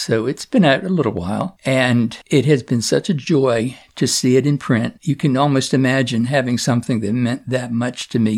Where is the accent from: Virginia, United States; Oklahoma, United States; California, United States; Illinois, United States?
Virginia, United States; born there; now in Washington, D.C., United States; I was born in southeastern Virginia, went to university in Richmond, Virginia, lived most of my adult life in the Washington, D.C. area, within a block of the White House.